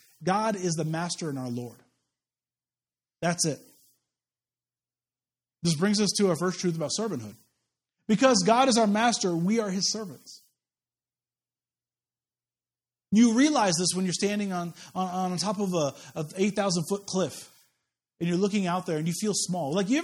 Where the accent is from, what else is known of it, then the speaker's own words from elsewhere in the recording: United States; especially as an American.